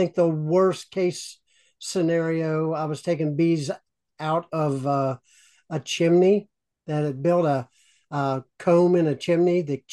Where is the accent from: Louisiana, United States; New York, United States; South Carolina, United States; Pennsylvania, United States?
Pennsylvania, United States; The bees on the farm, I grew up in Western Pennsylvania, the beehive was far away from any house.